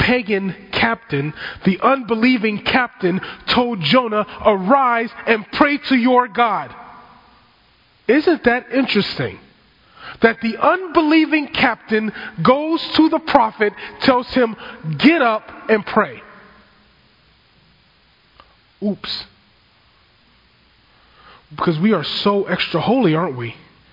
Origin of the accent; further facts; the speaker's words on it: Long Beach, California, United States; I was being a kid growing up in Long Beach in the late 80s, early 90s